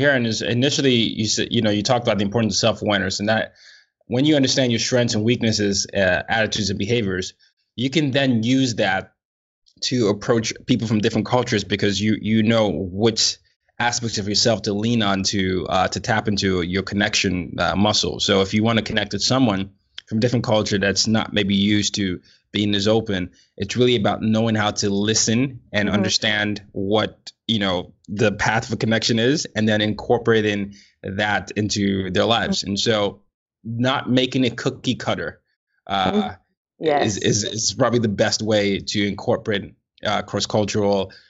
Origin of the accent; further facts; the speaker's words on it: Nigeria; I was initially told that therapists were only for Americans, you know, or people in the West, and I'm Nigerian.